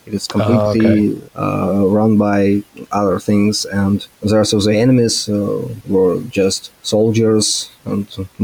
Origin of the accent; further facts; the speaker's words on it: Rostov-on-Don, Rostov Oblast, Russia; English is a second language; now in Moscow, Russia; I was originally from Rostov-on-Don, it's south of Russia